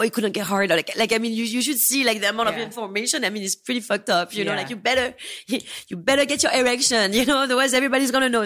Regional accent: United States; born there; I do have an accent. I was born here. You know, I'm as American as an American. You know, it's just that my accent is a little thick.

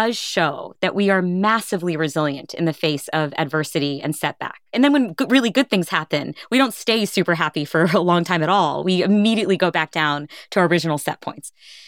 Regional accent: India; And I'm Indian. So turmeric is like one of my spices.

